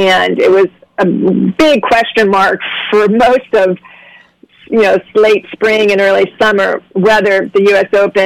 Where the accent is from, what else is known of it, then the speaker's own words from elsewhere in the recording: Ohio, United States; now in New York, United States; And, ironically, I did not grow up in New York. As you mentioned, I grew up in Ohio.